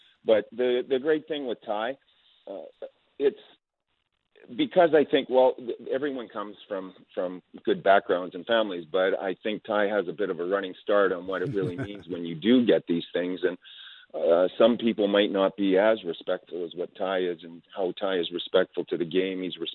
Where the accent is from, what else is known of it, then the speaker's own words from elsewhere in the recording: Brandon, Manitoba, Canada; Don't say anything, because Brandon's my hometown, but he'll be back on that road trip.